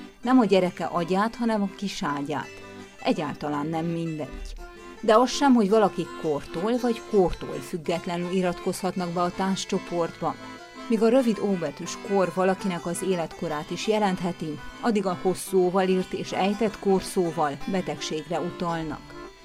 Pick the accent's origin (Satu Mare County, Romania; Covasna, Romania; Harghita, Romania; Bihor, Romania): Harghita, Romania; Sândominic; én a székelyföldi Csíkszentdomokoson nőttem fel, ahol mondhatni könnyű volt megélni a magyarságom.